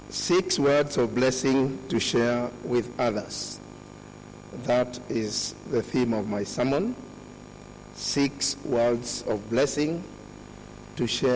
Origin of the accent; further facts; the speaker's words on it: Thika, Kiambu County, Kenya; I come from Thika. That's where my home is.